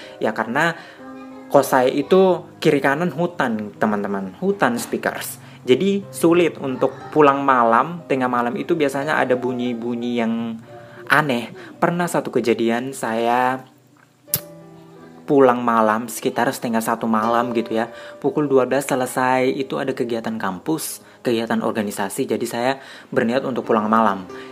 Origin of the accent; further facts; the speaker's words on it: Pasangkayu, West Sulawesi, Indonesia; moved away as an adult; now in Palu, Indonesia; Jadi saya adalah perantauan yang berasal dari Kota Pasangkayu, Sulawesi Barat, yang merantau ke Kota Palu untuk menempuh pendidikan tinggi di perguruan tinggi Universitas Tadulako.